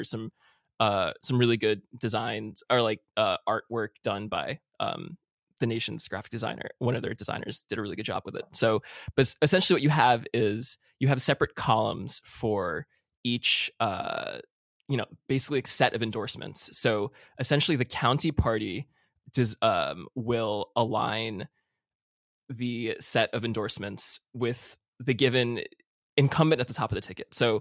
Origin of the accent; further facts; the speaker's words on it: New Jersey, United States; also born or lived in New York; I grew up in Jersey, but I was born in New York.